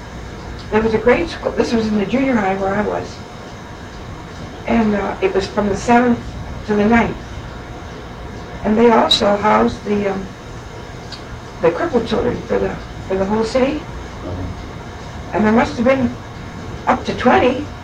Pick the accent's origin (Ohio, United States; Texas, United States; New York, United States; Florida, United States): Ohio, United States; Barberton; born there; I was born in Barberton.